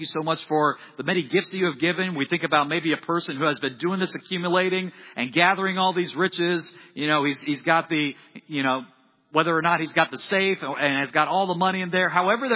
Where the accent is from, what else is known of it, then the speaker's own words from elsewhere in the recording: Iowa, United States; I'm from Iowa. If it's a tornado, we're getting in the basement.